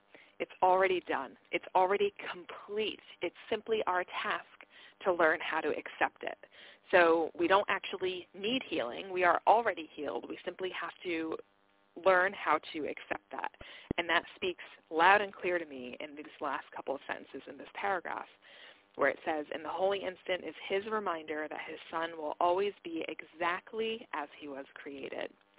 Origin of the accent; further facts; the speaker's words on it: Florida, United States; the winters used to really get to me because I grew up in Florida, and so I hated the winters up here.